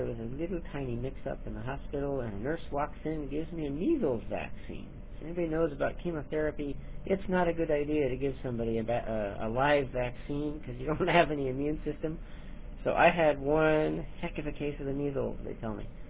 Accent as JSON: {"language": "English", "region": "Illinois", "country": "United States", "tie": "born or raised there", "also_born_or_lived": "Lincoln, Nebraska / Minnesota", "lives_now": "Virginia, United States", "said": "I was born in Nebraska, raised in Illinois, and moved to Virginia from Minnesota. But for a little more detail than that, I was born in Lincoln, Nebraska. I only lived there for about 18 months. Moved to Illinois"}